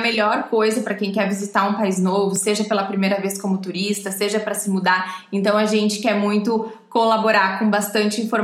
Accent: Brazil; Até porque é difícil esconder, né? A gente é brasileira.

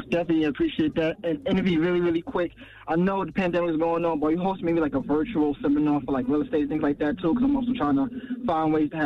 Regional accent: Bronx, New York, United States; obviously, and I'm also from the Bronx as well.

